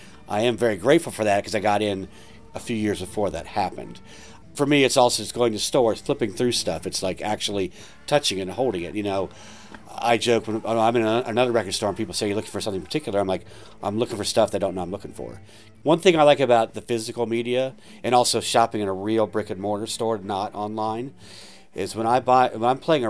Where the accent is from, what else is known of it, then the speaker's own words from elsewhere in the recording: Westerville, Ohio, United States; I grew up in Westerville.